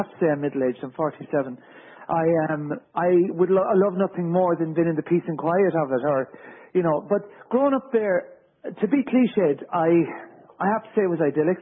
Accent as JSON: {"language": "English", "town": "Sligo", "region": "County Sligo", "country": "Ireland", "tie": "born or raised there", "also_born_or_lived": "Dublin", "said": "I'm from Sligo. We'll get that straight out. And I've been born, I was reared in Sligo. And the funny thing is, I'm back living in Sligo, just up the road from Inniscrone. I'm right on the border of Mayo and Sligo."}